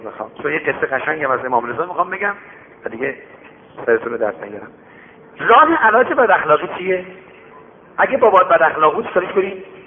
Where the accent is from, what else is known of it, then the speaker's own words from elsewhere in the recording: Shiraz, Fars, Iran; گفت شما اهل کجا هستی؟ گفتم شیراز.